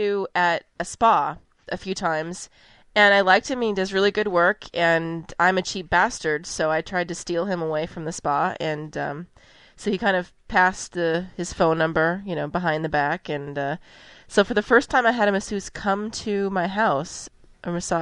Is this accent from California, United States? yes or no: no; Seattle, Washington, United States; now in New York, United States; I'm originally from Seattle. 30 years old. I just turned 30.